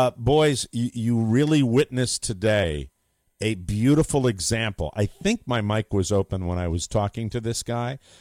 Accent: Ireland; you know I'm Irish I'm all about blame

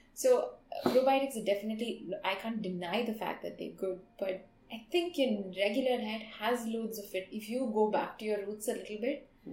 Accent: India; because I'm an Indian, I'm going to talk about Indian diet.

